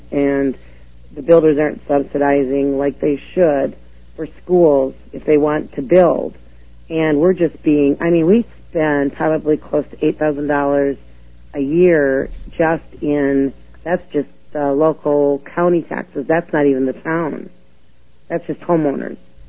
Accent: Minnesota, United States; now in Virginia, United States; I mean, we are so taxed out in Virginia. I'm from the Midwest and moved out here about 8 years ago.

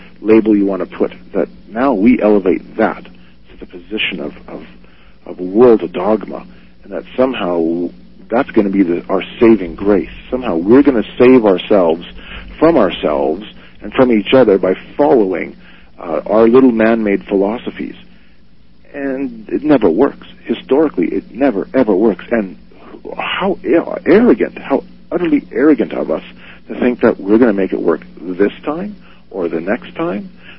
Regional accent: Canada; I'm not even an American. I am in a larger context. I'm a Canadian. My home country is Canada.

